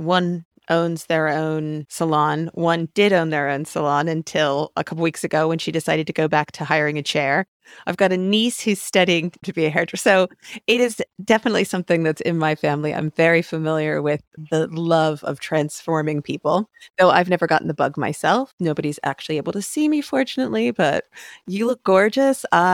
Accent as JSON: {"language": "English", "region": "Ohio", "country": "United States", "lives_now": "United Kingdom", "said": "people that listen regularly have probably heard me say that I'm from Ohio. So in our world, we're basically next door neighbors."}